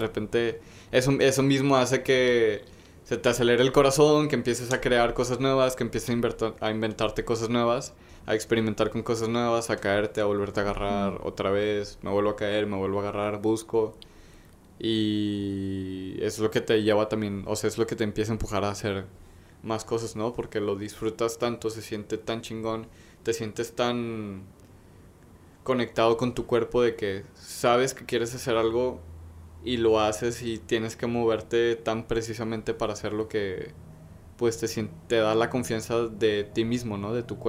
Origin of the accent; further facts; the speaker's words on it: Guadalajara, Jalisco, Mexico; eso está pasando aquí en mi país, de que aquí en corto, en Guadalajara, súper, o sea, en casa, ¿no?